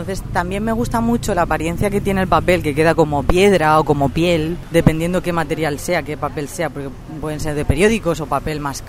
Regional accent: Pinoso, Valencian Community, Spain; also born or lived in Salamanca; now in Valencia, Spain; artista plástica y visual, soy de Pinoso, Ahora resido en Valencia

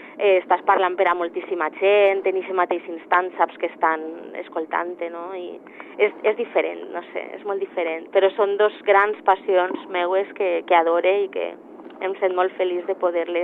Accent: Valencian Community, Spain; first language Valencian; el valencià és la meva llengua materna, que m'enxissa, que ho visc molt

